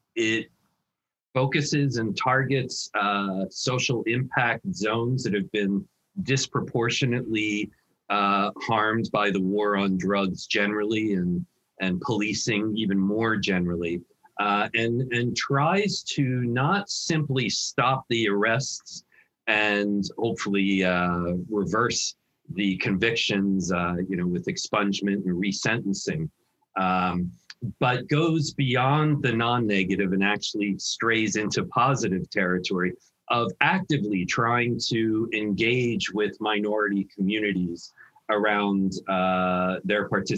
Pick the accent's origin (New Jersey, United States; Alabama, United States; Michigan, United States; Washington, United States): New Jersey, United States; So, for example, in my home state of New Jersey